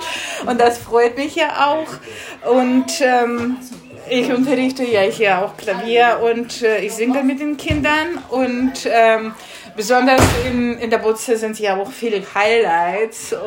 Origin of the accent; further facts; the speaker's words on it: Moscow, Russia; German is a second language; now in Hanover, Germany; in Hannover und bin schon seit mehreren Jahren hier in Hannover tätig. Ursprünglich komme ich aus Moskau. Ich bin dort seit meinem fünften Lebensjahr mit Musik beschäftigt.